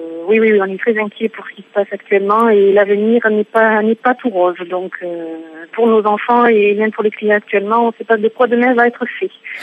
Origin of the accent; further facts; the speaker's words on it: Occitanie, France; De la région toulousaine.